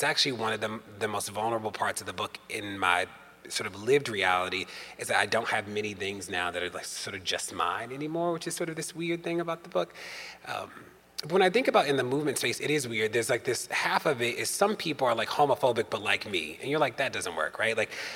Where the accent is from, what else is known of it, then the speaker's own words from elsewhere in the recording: Maryland, United States; In Maryland, my home state, there's a law that says that you can file an anonymous complaint against an officer for everything except brutality.